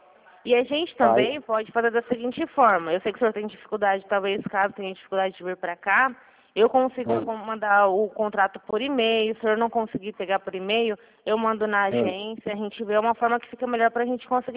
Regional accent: Araçatuba, São Paulo, Brazil; Eu sou de Araçatuba.

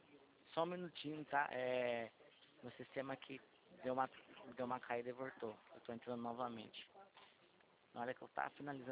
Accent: Itatiba, São Paulo, Brazil; sou da cidade de Itatiba. Sou de Itatiba, cidade de Itatiba.

